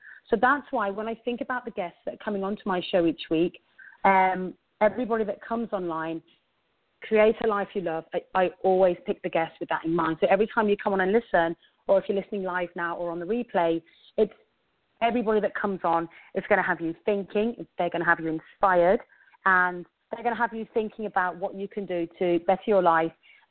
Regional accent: England, United Kingdom; accent: English; now in British Columbia, Canada; I'm married and I live in British Columbia in Canada. As you can hear, I have an English accent. So I was born and raised in England, and I moved to Canada in the year 2000.

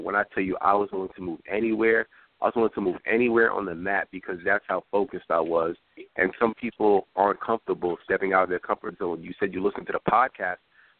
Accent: New York, United States; It's nothing for me to get adjusted to here because I'm a New Yorker.

